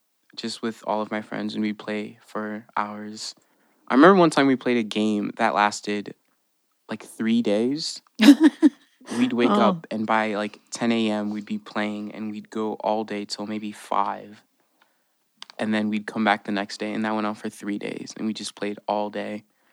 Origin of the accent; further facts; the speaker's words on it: Republic of the Congo; Yeah, I grew up in the Republic of Congo. It was very hot. I really spent a lot of time outside.